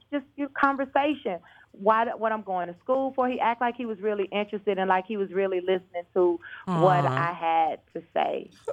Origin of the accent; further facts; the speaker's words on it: Cleveland, Ohio, United States; I'm from Cleveland, Ohio, a little small town